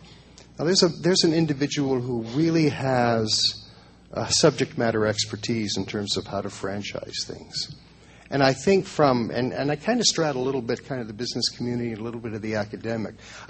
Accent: Toronto, Ontario, Canada; I come from Toronto, so universally I'm hated across Canada.

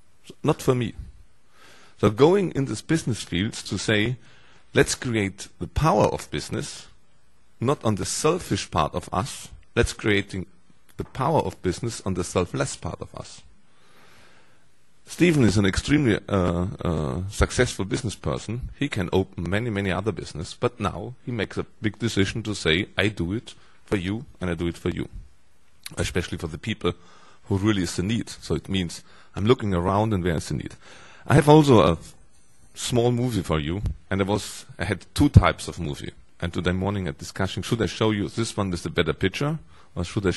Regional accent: Germany; English is a second language; I'm come over from Germany.

